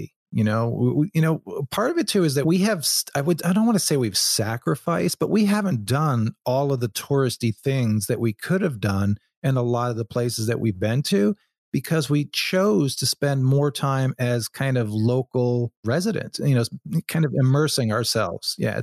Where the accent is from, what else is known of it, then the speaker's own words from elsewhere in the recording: Seattle, Washington, United States; yeah, we're from Seattle, from the US, but we have been traveling for the last X number of months, years